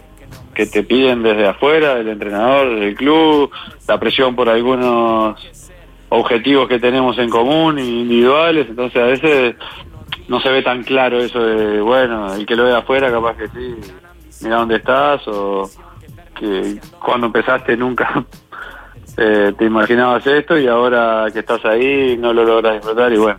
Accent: Uruguay; estoy yo que soy uruguayo

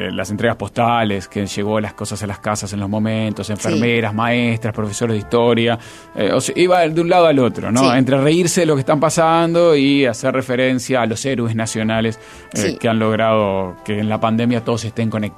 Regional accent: Uruguay; porque somos uruguayos y hablamos de perdedores.

